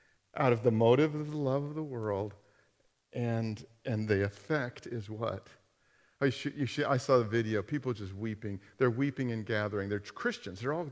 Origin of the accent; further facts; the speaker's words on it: United States; Then I look at myself. I'm an American, and it's like, when have I ever sacrificed?